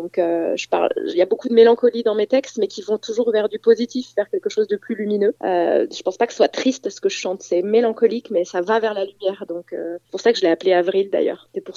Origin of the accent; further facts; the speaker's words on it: Geneva, Switzerland; born there; Alors moi, je ne parle pas du tout allemand. C'est vrai que je suis née à Genève, donc je viens du côté plutôt francophone de la Suisse.